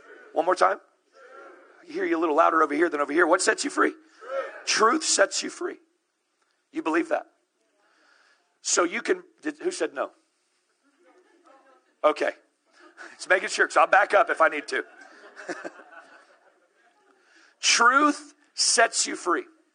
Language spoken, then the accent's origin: English; the South, United States; I was raised in the South.